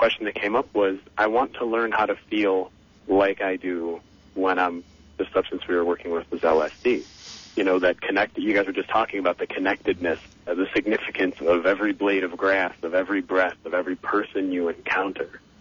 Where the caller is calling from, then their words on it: Normal, Illinois, United States; I'm actually calling from Normal, Illinois.